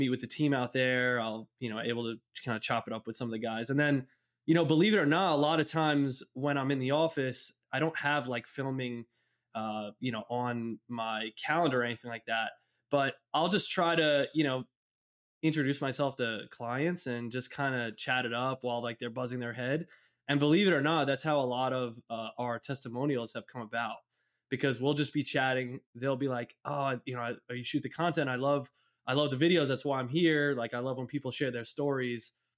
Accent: North Massapequa, New York, United States; Yeah, so grew up in North Massapequa in Long Island. So I'm a Long Island, New York boy, born and raised.

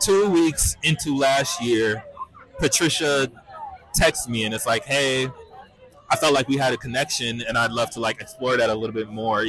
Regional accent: Atlanta, Georgia, United States; now in Los Angeles, United States; so I'm not from LA. I moved to LA in 2022, and we met actually, I moved from Atlanta, Georgia.

